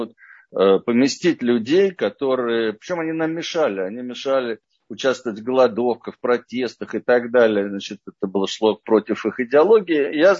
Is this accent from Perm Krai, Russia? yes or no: no; Moscow, Russia; как я уже сказал. И я родился в Москве. Вырос в такой интеллигентной семье.